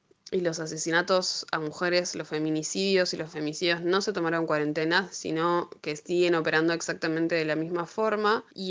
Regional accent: Junín de los Andes, Neuquén, Argentina; tengo 27 años. Soy nacida y criada en Junín de los Andes, docente, profesora en historia. Trabajo en Las Coloradas, provincia de Neuquén, y en el área rural. Vivo tanto en Las Coloradas como en Junín de los Andes actualmente.

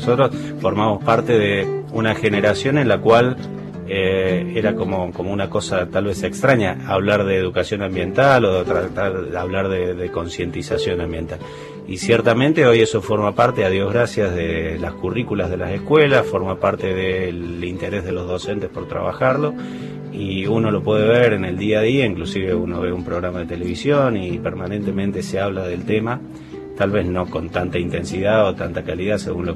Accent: Córdoba, Argentina; born there; En Córdoba nací

